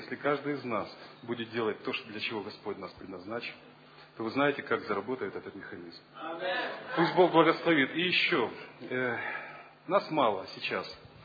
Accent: Kyiv, Ukraine; Я из Киева.

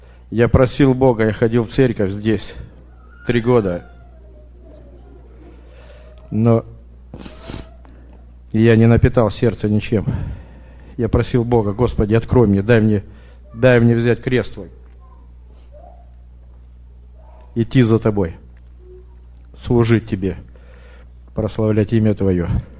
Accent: Portland, United States; я из Портленда. Мы здесь в гостях.

